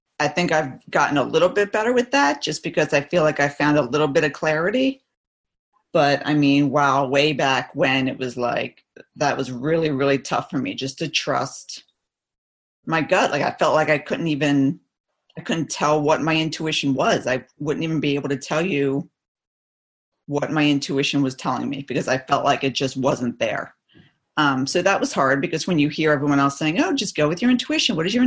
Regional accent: Norristown, Pennsylvania, United States; I am from the Philadelphia area, Norristown to be exact, in Pennsylvania.

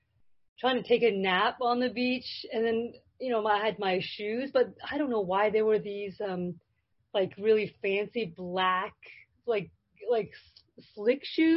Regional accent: Rhode Island, United States; I'm in Georgia now. I grew up in Rhode Island, so there's this one moment actually that I wanted to share.

